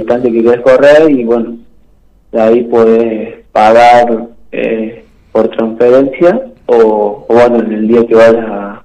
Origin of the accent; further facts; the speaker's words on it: Cosquín, Córdoba, Argentina; tengo 17 años. Y soy de Cosquín.